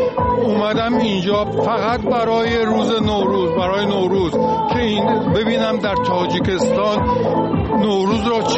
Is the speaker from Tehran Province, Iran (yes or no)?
no; Yazd, Iran; now in United States; از آمریکا اومدم، برای اصلا ایرانی و یزدی هستم